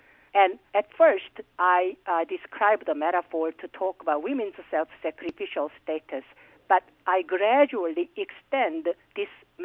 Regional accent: South Korea; moved away; when I was growing up in South Korea, I did have an American dream because I thought in America, women have a bit more freedom than they do in South Korea.

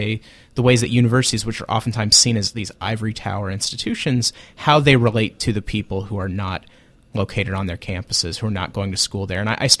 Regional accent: Illinois, United States; You know, I grew up in Illinois.

